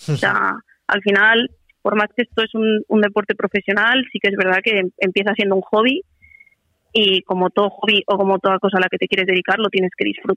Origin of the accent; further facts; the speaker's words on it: Valencia, Valencian Community, Spain; al final Valencia es mi tierra y es donde también yo quiero en un futuro poder establecerme